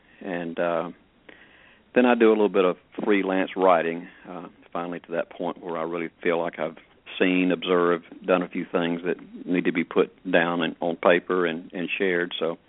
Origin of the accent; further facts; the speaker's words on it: Atlanta, Georgia, United States; also born or lived in Missouri / New York; Well, I was born and raised in Atlanta, and so I'm 68 years old